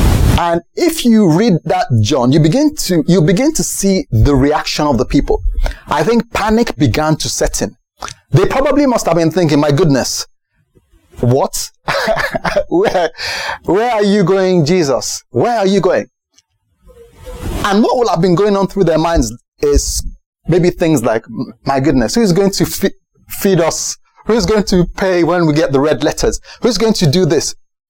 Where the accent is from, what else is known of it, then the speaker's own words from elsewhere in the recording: United States; It's good that I'm American, so I don't have to stick to all the British terms.